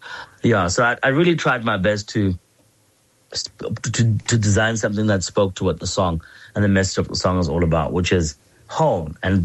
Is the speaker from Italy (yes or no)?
no; Mandeni, KwaZulu-Natal, South Africa; I'm from Mandeni originally, which are the farmlands.